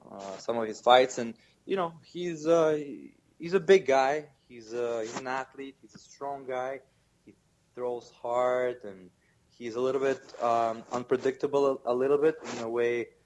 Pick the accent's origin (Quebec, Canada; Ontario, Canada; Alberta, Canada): Ontario, Canada; Toronto; So I'm from Toronto originally myself